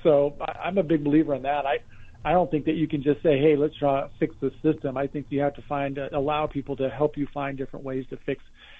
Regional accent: Alaska, United States; You know, I grew up in Alaska, but, you know, being in Southern Nevada all these years is really – soften me up.

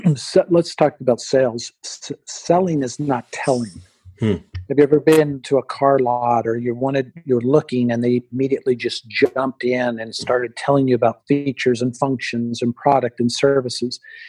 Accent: Seattle, Washington, United States; I'm from Seattle, and we see it with Seattle.

